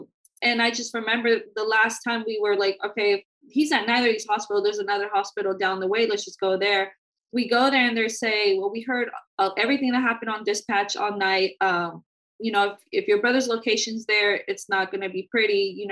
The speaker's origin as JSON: {"language": "English", "town": "San Francisco", "region": "California", "country": "United States", "tie": "born or raised there", "said": "We're born and raised in San Francisco."}